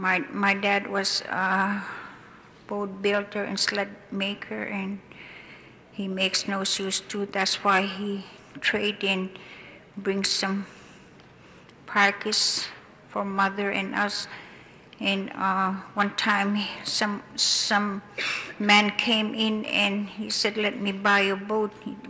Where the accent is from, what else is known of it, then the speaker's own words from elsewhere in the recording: Noorvik, Alaska, United States; also born or lived in Selawik; I'm from Selwick and I grew up at Nervik.